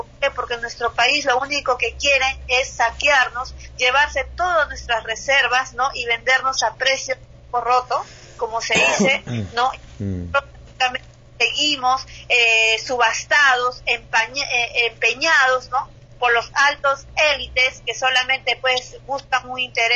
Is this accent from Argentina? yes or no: no; Peru; Y si nosotros salimos como ciudadanos peruanos a defender a nuestra nación, es justamente porque tenemos esa soberanía, ese amor hacia nuestra patria.